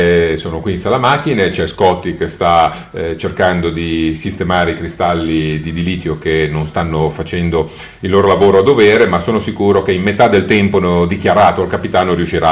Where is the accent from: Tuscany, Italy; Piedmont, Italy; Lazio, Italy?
Piedmont, Italy; Turin; una torinese come me